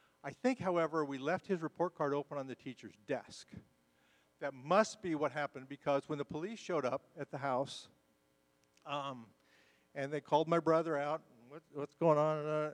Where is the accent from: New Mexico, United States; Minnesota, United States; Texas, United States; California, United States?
New Mexico, United States; I grew up in New Mexico. There were six of us kids.